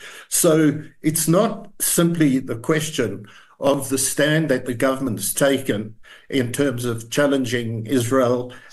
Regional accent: South Africa

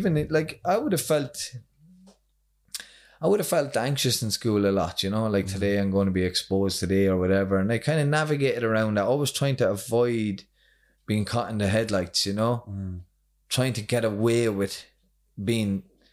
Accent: Athy, Leinster, Ireland; now in Drogheda, Ireland; I'm from Athy in County Kildare.

